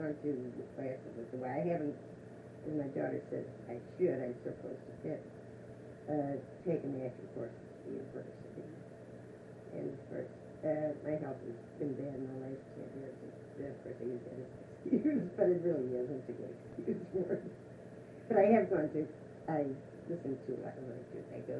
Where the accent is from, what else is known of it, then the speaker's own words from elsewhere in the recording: Chicago, Illinois, United States; moved away as an adult; I was born in Chicago, and I lived in Chicago until I was 20 years old.